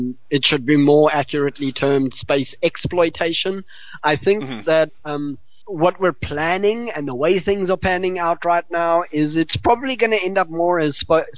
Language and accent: English; South Africa; as a South African